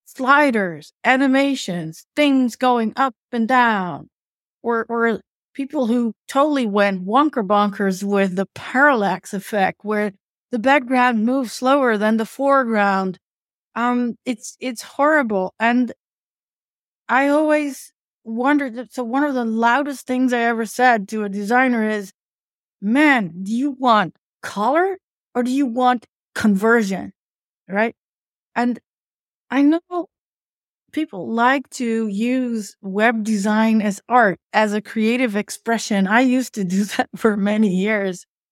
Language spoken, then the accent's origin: English; Netherlands; I grew up in the Hollywood of the Netherlands because my father was a famous animator.